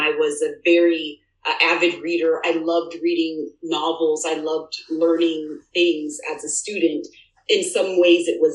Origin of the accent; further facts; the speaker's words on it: Lompoc, California, United States; So I am actually from Santa Barbara County. People who know me through UCSB have heard me say this before, but I actually was born and raised in Lompoc, California.